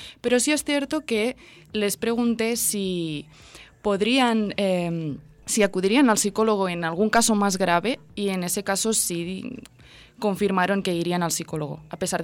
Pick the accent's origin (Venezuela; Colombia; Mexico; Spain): Spain; enfermera y estudiante de periodismo de intercambio, vengo de España.